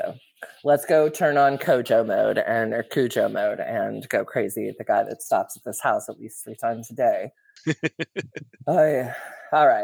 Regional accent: San Ramon, California, United States; No, I grew up in San Ramon, California, and that is where he is from.

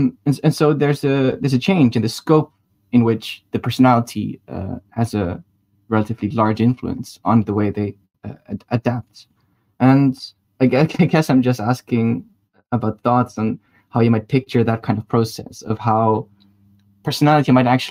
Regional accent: Netherlands; I'm from Holland and used to work on active inference in London

